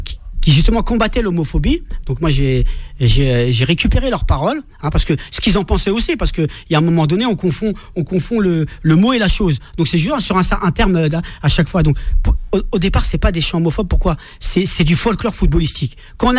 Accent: Marseille, Provence-Alpes-Côte d'Azur, France; Pourtant, je ne suis pas parisien, je suis marseillais.

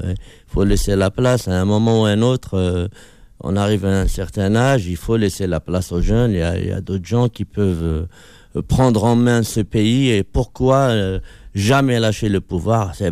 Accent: Algiers, Algiers Province, Algeria; Nous on est de la Casbah. Mes parents ils sont de la Casbah, on est tous de la Casbah. Moi j'ai grandi dans la musique Chabi.

